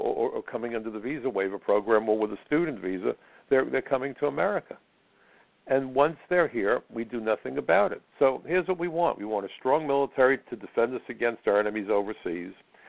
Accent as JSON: {"language": "English", "town": "New York City", "region": "New York", "country": "United States", "said": "On 9/11 here in New York City, I was so proud of two things. That I'm an American, and that I'm a New Yorker."}